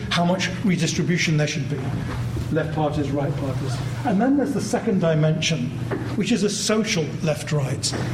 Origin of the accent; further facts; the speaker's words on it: London, United Kingdom; I'm a Londoner, I come from a country where I was taught